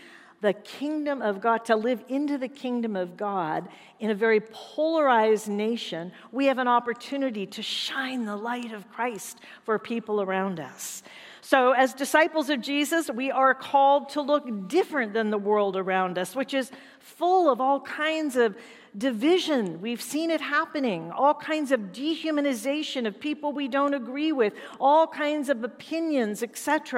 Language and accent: English; California, United States; I grew up in the Covenant Church, which I know isn't necessarily a common thing these days, but I actually did grow up in a Covenant Church in California.